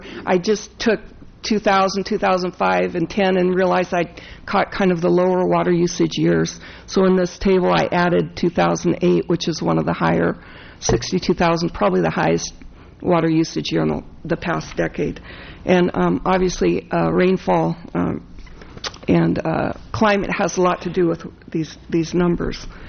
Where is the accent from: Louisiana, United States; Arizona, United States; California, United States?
California, United States; Pajaro; I said, "Hi … I'm from Pajaro."